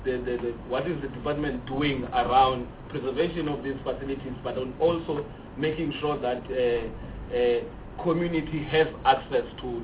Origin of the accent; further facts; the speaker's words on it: Paarl, Western Cape, South Africa; You know, I grew up in Paarl. I'm from Paarl, Mbikweni.